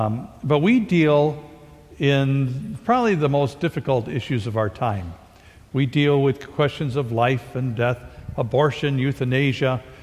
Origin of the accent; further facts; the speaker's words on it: Lake Geneva, Wisconsin, United States; I grew up in Lake Geneva